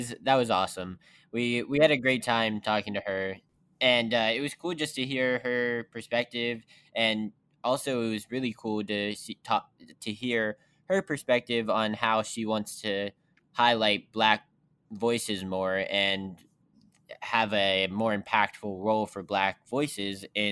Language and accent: English; West Virginia, United States; And my first show that I ever did was in Pittsburgh, Pennsylvania. But I am from West Virginia.